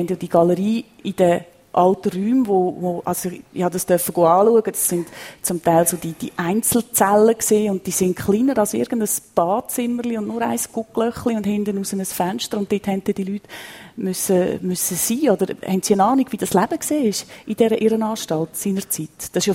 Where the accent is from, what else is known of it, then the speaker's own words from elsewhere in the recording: Lucerne, Switzerland; ich bin in Luzern aufgewachsen